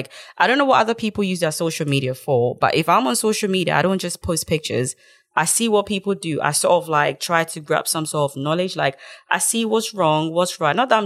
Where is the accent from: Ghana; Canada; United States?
Ghana; moved away; growing up in Ghana.